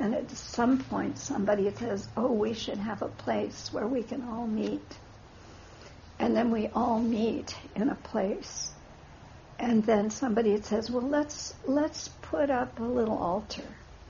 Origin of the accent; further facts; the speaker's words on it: St. Louis, Missouri, United States; It's very different from how I grew up in the Midwest. It's nothing like St. Louis, Missouri had to provide for any of us.